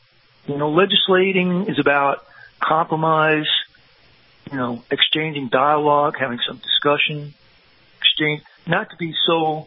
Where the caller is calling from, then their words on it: Henderson, Nevada, United States; I'm calling from Henderson, Nevada.